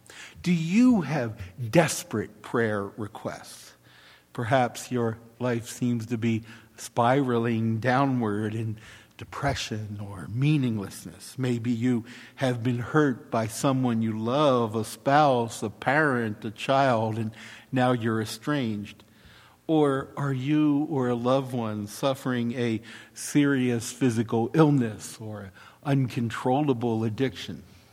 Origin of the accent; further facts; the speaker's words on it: Baltimore, Maryland, United States; In my hometown of Baltimore, there is a St. Jude Shrine.